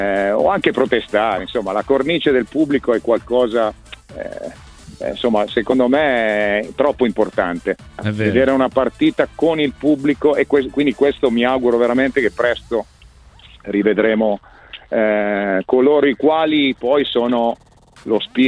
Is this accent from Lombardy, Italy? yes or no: no; Sicily, Italy; Sono siciliano.